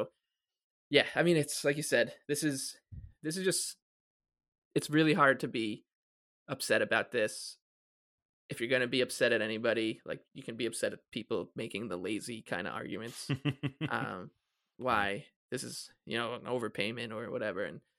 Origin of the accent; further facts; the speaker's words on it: New York, United States; You know, I'm from the South Shore, so I'll say South Shore, Long Island, but anywhere on Long Island, like, you can just see it.